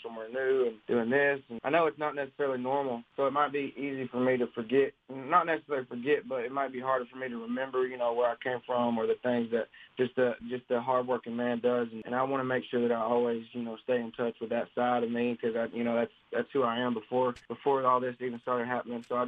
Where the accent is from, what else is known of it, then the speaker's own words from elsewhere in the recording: Tennessee, United States; I'm originally from Tennessee, and I still live in Tennessee. If I ever move out of Tennessee, I'd be very surprised.